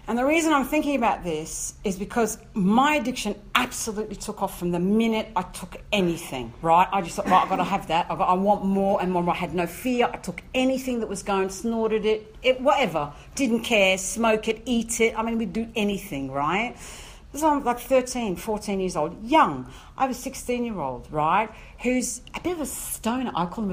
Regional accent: Australia; I'm from Australia. It was hot, right?

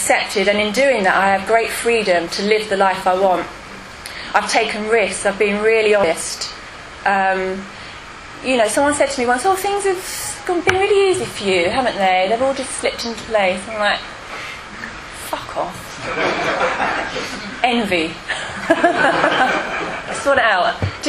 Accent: Gosport, South East England, United Kingdom; I'm from Gosport. I'm from Council Estate. It's called Bridge Mary from Gosport. I'm not actually posh, middle class, or anything.

